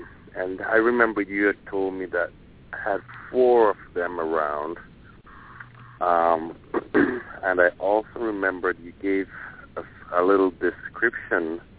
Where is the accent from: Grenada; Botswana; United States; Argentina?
Grenada; I was in the Caribbean, in my home country, Grenada.